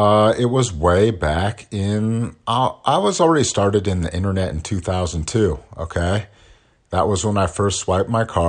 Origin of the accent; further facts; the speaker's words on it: California, United States; I grew up skiing in the Sierra Nevadas in California.